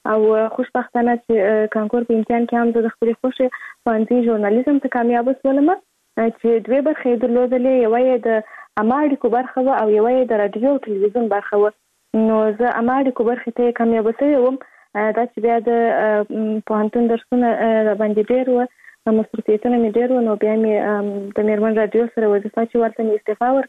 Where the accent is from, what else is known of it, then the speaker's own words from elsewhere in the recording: Kandahar, Afghanistan; born there; زه په کندهار ولایت کې زیږیدلې یم، او اوس په فعال په کندهار ولایت کې اوسېږم.